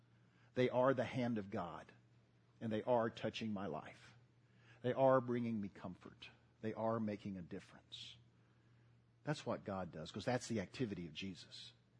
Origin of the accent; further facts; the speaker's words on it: Southern United States, United States; You see, I grew up in the South and moved up here from the South a good many years ago.